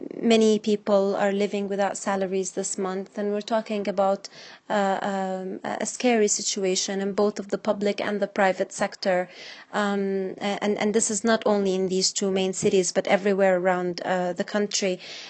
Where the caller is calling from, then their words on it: Sanaa, Yemen; I'm speaking from Sana'a, Yemen.